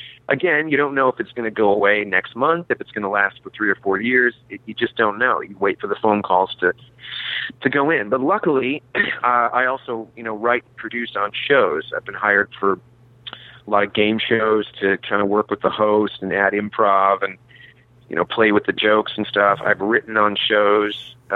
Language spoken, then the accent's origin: English; Minneapolis, Minnesota, United States; also born or lived in St. Paul; now in Los Angeles, United States; I'm from Minnesota, Minneapolis. Well, I was born in St. Paul, and I've been out in L.A. now for 21 years.